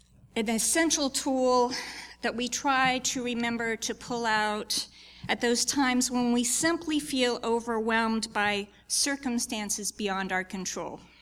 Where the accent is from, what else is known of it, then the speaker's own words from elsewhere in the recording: Pensacola, Florida, United States; In my hometown of sunny Pensacola, Florida